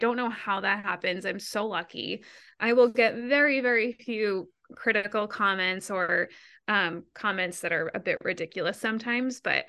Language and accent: English; Boston, Massachusetts, United States; I'm from Boston, for those for listeners that don't know.